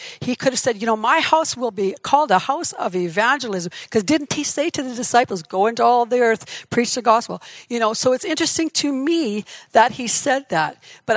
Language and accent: English; Yorkton, Saskatchewan, Canada; we're from Yorkton and have been pastoring there for a while.